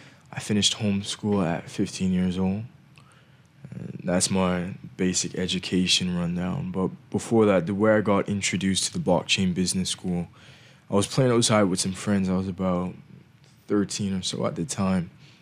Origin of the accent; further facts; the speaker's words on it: Eleuthera, Bahamas; I'm from Eleuther, Upper Berwick.